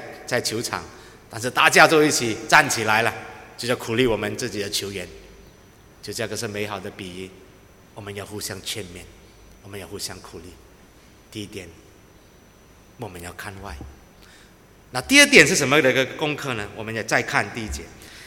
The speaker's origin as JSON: {"language": "Chinese", "country": "Singapore", "said": "但是真的很惭愧，我们全部新加坡人跑得没到1公里就全部都停止了。"}